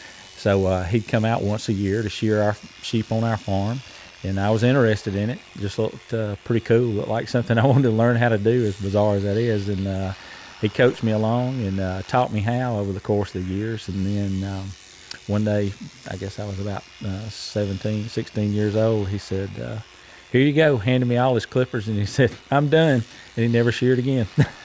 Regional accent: Covington, Georgia, United States; I'm from Covington, Georgia, and I'm a professional sheep shearer.

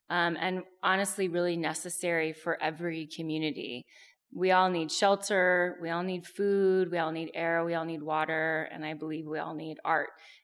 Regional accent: Ashland, Oregon, United States; Part of my upbringing in my hometown of Ashland, Oregon, was going to ballet in the park every summer.

